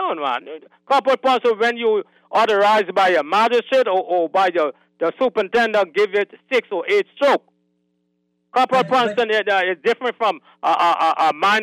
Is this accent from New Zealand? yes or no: yes; Auckland, New Zealand; I'm from Auckland, sir.